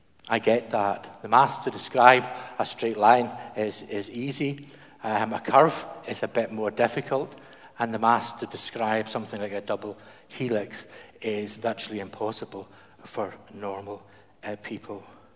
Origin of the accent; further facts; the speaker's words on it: Kirkwall, Scotland, United Kingdom; Do you know, I grew up in Kirkwall, and in our early teens, it was the fashionable accessory for boys at that time to have catapults.